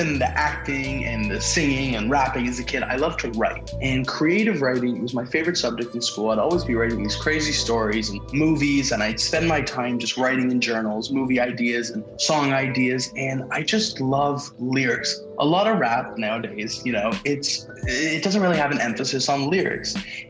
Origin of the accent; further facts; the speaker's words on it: Thornhill, Ontario, Canada; I actually grew up right by Toronto. I grew up in Thornhill. And then me and my girlfriend moved. She's from Toronto, so we moved into a place in Toronto.